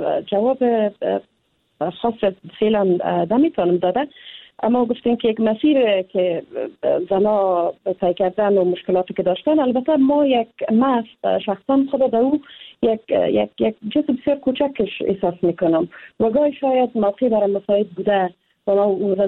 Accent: Afghanistan; من افغانستان مرا ساخته، با وجود از اینکه مشکلات داره، اما من افغان هستم

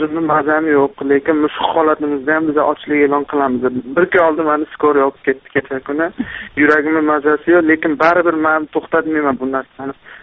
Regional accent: Andijan, Andijan Region, Uzbekistan; moved away; Men Andijondanman, ayolim Toshkentdan.

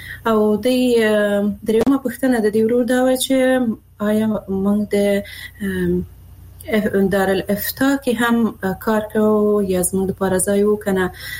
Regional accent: Afghanistan; زه د افغانستان یو هغه میرمن يم

